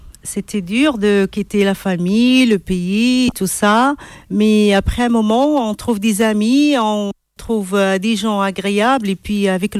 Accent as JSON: {"language": "French", "country": "Morocco", "moved": "as an adult", "lives_now": "France", "said": "Je suis marocaine."}